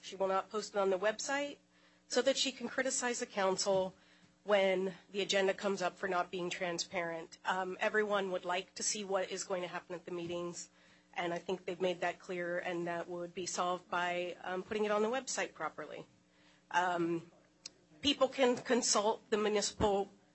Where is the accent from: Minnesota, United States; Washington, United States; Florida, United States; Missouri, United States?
Washington, United States; Black Diamond; now in Bellevue, United States; Bellevue, and I grew up in Black Diamond.